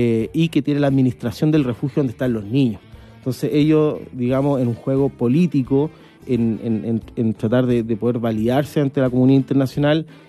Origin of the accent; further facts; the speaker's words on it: Villa Alemana, Valparaíso, Chile; yo también, somos de Villa Alemana, la quinta región.